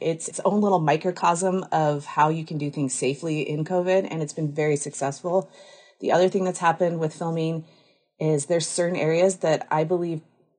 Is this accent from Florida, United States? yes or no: no; Montana, United States; I am a Montanan. I grew up in the Flathead Valley, and I graduated in 2010 from the University of Montana in digital filmmaking and multimedia.